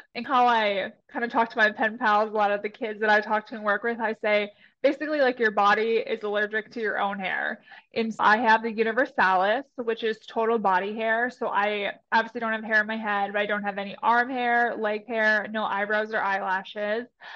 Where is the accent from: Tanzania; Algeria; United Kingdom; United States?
United States; Wisconsin; moved away as an adult; now in Charlotte, United States; I am originally from Wisconsin, born and raised. I moved out to Charlotte, North Carolina after college